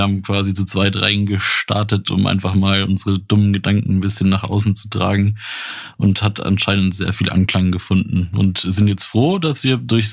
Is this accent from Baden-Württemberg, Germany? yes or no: no; Bavaria, Germany; Ansonsten kommen wir beide eigentlich aus dem Süden, also aus Nürnberger Gegend, Nürnberger Land.